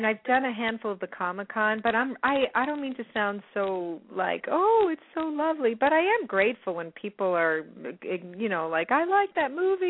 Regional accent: Massapequa, New York, United States; born there; but I was born in Massapequa, Long Island, where Alec Baldwin and Jerry Seinfeld are from as well

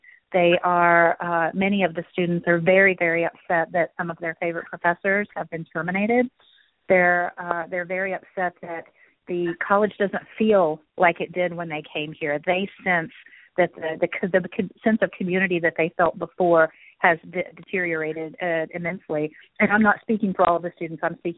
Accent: Texas, United States; I grew up in West Texas, and I went to a state school

